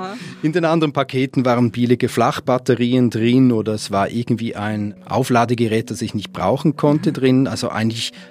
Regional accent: Switzerland; sind wir Schweizer Europameister im Zurückschicken.

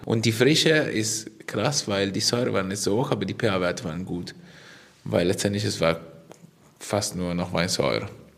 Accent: Piacenza, Emilia-Romagna, Italy; German is a second language; now in Germany; Ungefähr Piacenza, ja. Ich habe noch einen sehr starken Akzent. Oder Dialekt, wie sagt man? Dialekt, ja.

